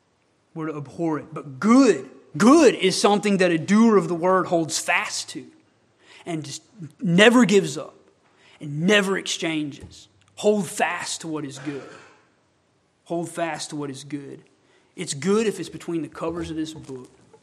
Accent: Homewood, United States; we had that verse on our hot water heater in our house I grew up in Homewood.

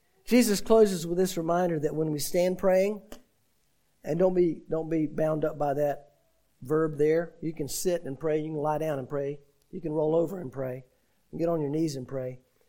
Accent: Winston-Salem, North Carolina, United States; Growing up in Winston-Salem, I went to climb Pilot Mountain.

